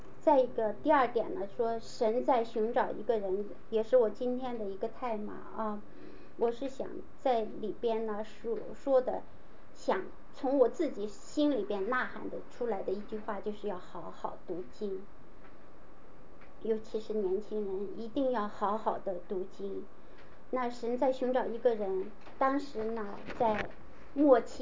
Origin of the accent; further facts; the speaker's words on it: California, United States; 那我们加州人，我们美国人哈，也不喜欢他